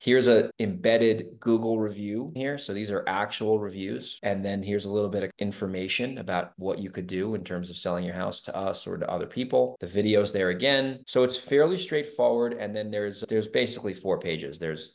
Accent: New York, United States; I'm from New York.

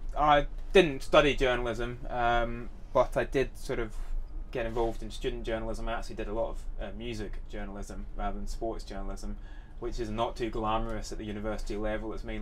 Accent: Glasgow, Scotland, United Kingdom; I grew up in Glasgow

